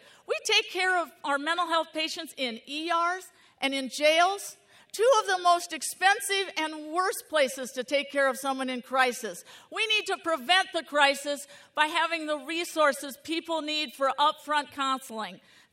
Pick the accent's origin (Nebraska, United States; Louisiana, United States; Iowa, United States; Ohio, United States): Iowa, United States; Waterloo; I'm from Waterloo. I grew up in a family of eight